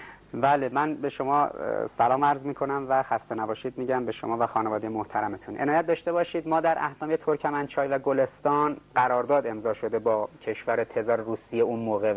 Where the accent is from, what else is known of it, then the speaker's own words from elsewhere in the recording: Iran; ولی من به عنوان یک ایرانی دانشگاهی علاقه دارم